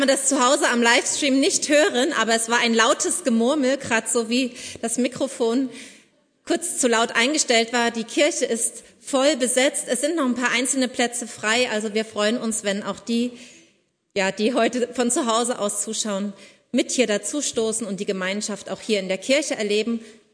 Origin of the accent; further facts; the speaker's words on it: eastern Germany, Germany; Ich bin in der DDR aufgewachsen